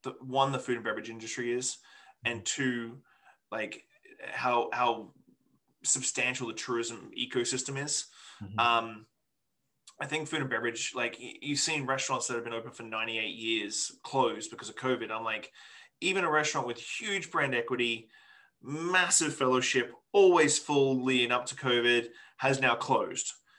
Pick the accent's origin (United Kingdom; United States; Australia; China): Australia; now in Victoria, Canada; I'm still in Victoria, BC, which is a very small city. I'm still an Australian dude who lives in Victoria, BC.